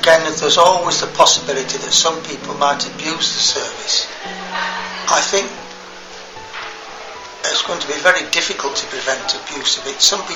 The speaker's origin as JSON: {"language": "English", "town": "Manchester", "region": "North West England", "country": "United Kingdom", "tie": "born there", "said": "I was born in a city, I was born in Manchester, but I've never actually worked in a city for very long."}